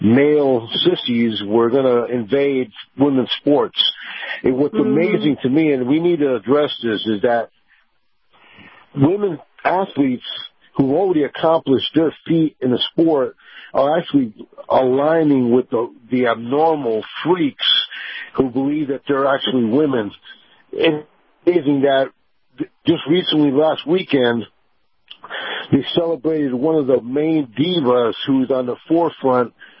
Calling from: Tampa, Florida, United States; from Tampa.

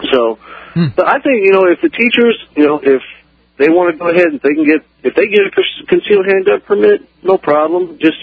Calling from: Oxford, Alabama, United States

